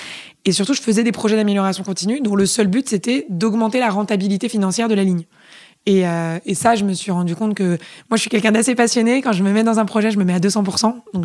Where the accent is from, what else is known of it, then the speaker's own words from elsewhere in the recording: Paris, Île-de-France, France; Moi, je suis... hyper parisienne. J'ai passé toute mon enfance à Paris, dans le 4e arrondissement.